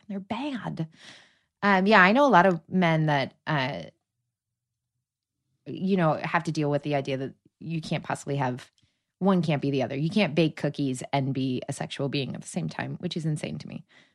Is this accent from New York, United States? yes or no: yes; Long Island, New York, United States; So I grew up on Long Island and I went to a fancy schmancy private school.